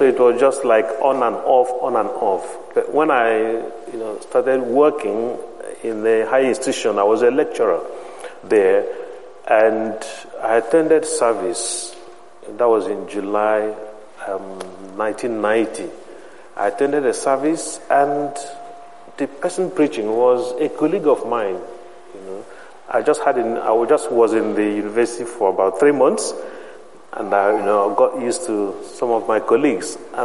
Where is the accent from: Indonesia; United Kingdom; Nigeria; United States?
Nigeria; moved away as an adult; Well, I was born in Nigeria, and I grew up there, attended my first degree and a master's degree in Nigeria